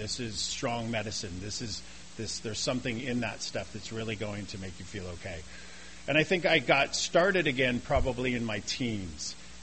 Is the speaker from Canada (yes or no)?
no; Los Angeles, California, United States; And I grew up in Los Angeles, and I didn't have alcoholic parents.